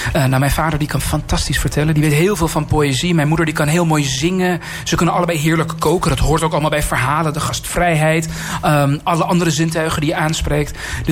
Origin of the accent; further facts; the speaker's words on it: Amsterdam, North Holland, Netherlands; also born or lived in Iran; Een doodnormale Amsterdamse jongen, dat ben ik. Maar ik ben geboren in Iran.